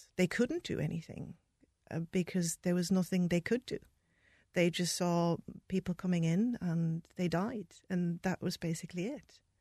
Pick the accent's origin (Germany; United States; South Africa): Germany; I grew up in Germany in the 80s, 90s.